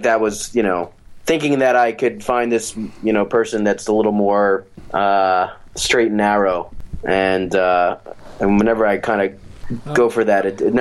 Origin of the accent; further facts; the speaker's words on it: New York, United States; but I am from New York, so to me it feels like where I'm from, you know